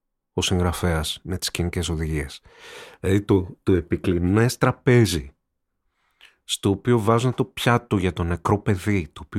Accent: Peloponnese, Greece; Εγώ δεν είμαι κριτικός, είμαι μανιάτης ως γνωστό.

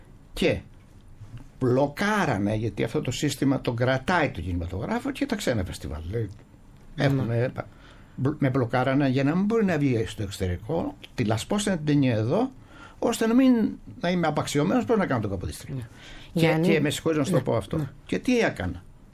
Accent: Greece; επειδή είμαι Έλληνας του ελληνικού αισθήματος

